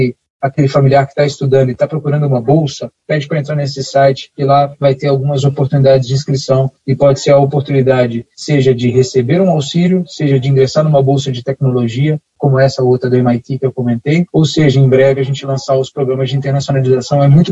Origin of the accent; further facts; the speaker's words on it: Minas Gerais, Brazil; eu estou citando aqui como bom mineiro, né, Fred?